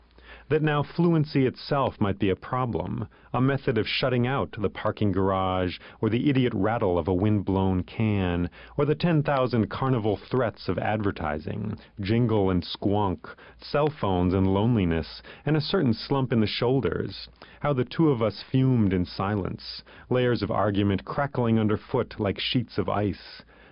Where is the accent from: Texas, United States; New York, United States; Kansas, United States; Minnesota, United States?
New York, United States; Ithaca; I grew up here in Ithaca and returned after about 15 years away.